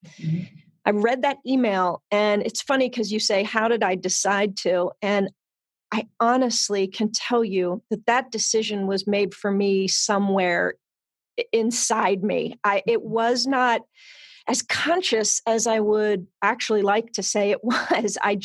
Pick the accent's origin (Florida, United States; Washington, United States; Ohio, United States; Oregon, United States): Ohio, United States; Cincinnati; I come from Cincinnati. Born and raised in Cincinnati, moved away a couple times, but keep coming back to this great area. I live in east side of Cincinnati with my wife